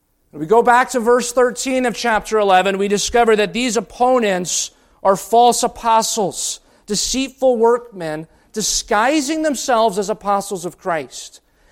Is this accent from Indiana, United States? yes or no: yes; Indiana, United States; I am a Hoosier, and I'm from the state of Indiana, and I'm from Lincoln's boyhood home.